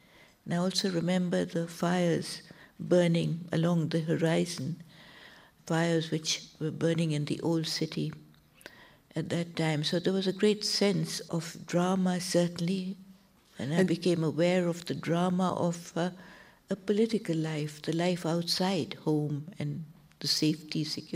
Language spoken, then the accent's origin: English; Delhi, India; Well, actually, I grew up in Old Delhi. That's where our home was and where I went to school and college.